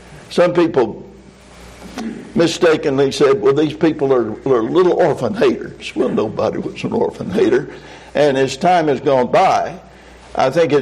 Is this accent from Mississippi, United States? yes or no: no; Alabama, United States; But I'm from Alabama.